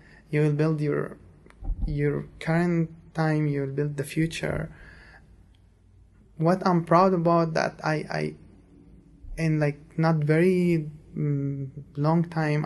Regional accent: Syria; now in Dearborn, United States; Originally, I'm from Syria. I arrived in September of 2016, so it's been like about 2 years. Yep, and basically, I was located when I arrived. I stayed in Dearborn. I still live in Dearborn since I arrived.

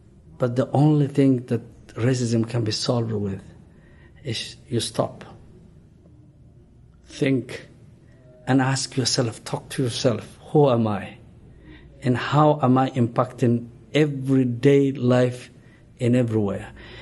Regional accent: Somalia; now in United States; I am from Somalia and came to United States in 1999.

